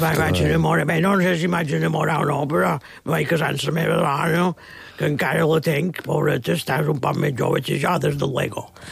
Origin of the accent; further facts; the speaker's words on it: Balearic Islands, Spain; Com a bon mallorquí, quasi no surti de Mallorca